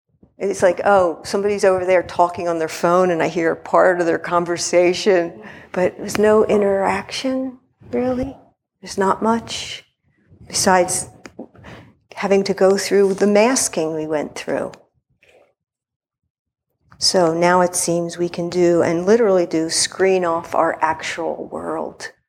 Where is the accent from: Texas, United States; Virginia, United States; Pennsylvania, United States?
Pennsylvania, United States; Philadelphia; I'm from Philly, so you might hear that, gas station.